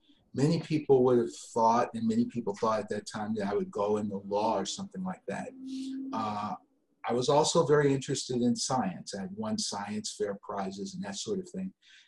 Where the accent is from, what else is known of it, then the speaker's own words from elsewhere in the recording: Detroit, Michigan, United States; I grew up in Detroit. Went to the Catholic grade schools there and was educated by the Jesuits in high school.